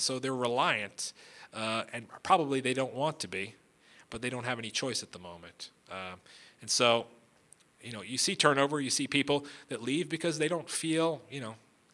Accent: East Coast, United States; I come from the East Coast where, you know, in big cities, you try not to go out at night oftentimes.

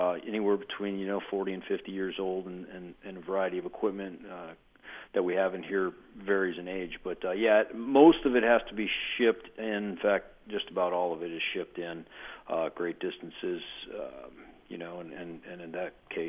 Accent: Midwest, United States; And so I grew up in the Midwest, and I worked making toilet seats

